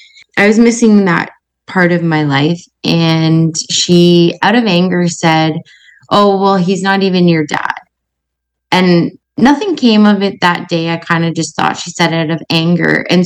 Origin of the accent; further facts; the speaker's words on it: Erin, Ontario, Canada; I am 40 and I am from Erin, Ontario, Canada.